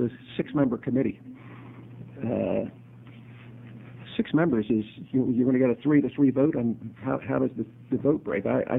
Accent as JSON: {"language": "English", "region": "New Jersey", "country": "United States", "said": "Now, I'm from New Jersey originally, and alongside of me is the state of New York and the state of Pennsylvania."}